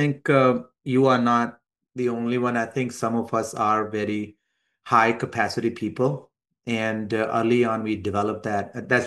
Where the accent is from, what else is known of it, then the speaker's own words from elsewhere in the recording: Pakistan; now in United States; as a Pakistani, leaving Pakistan, Pakistani Christian, leaving Pakistan and coming to the West and then getting here in the United States, establishing a life here, career here